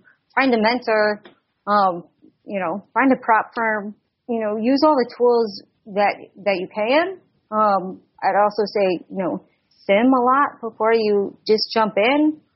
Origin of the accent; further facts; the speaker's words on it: Chicago, Illinois, United States; because I was from Chicago, so that's why.